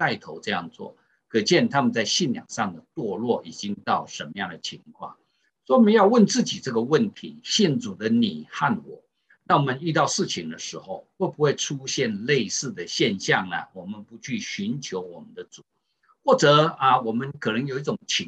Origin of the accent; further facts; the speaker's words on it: China; 就好像啊我们中国人这个啊如果没有啊不能怀孕生孩子哈